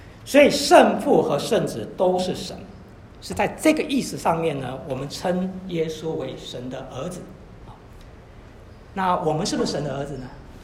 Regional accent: China; 我们中国人比较少讲这个概念

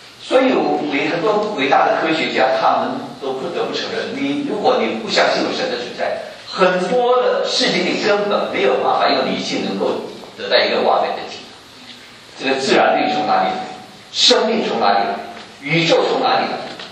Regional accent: China; 就是一种我们中国人所说的大逆不孝的事情

